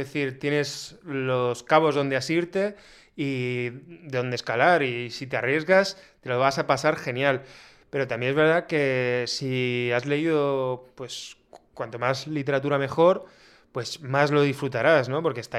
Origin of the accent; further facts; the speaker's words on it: Orihuela, Valencian Community, Spain; Eso es, Orihuela. O sea, a mí me llamaban desde mi pueblo